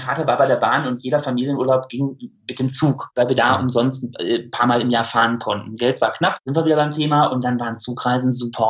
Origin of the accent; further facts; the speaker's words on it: North Rhine-Westphalia, Germany; Ich bin Münsterländer durch und durch.